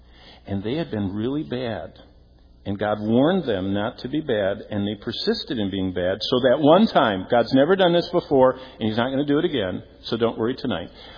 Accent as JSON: {"language": "English", "region": "Michigan", "country": "United States", "tie": "born or raised there", "said": "I grew up here in Michigan, and before the casinos, they had Sunday school teachers that bribed the kids."}